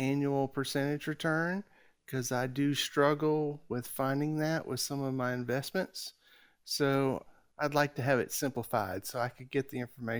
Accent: Canada; now in United States; I do live in Alabama, but I am a Canadian citizen and visit Canada still regularly

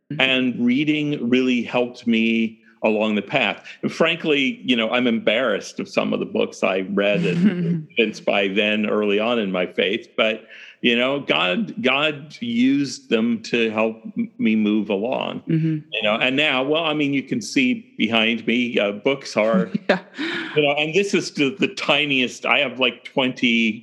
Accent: Eugene, Oregon, United States; Yeah, I live in Eugene, Oregon. I grew up kind of in this vicinity.

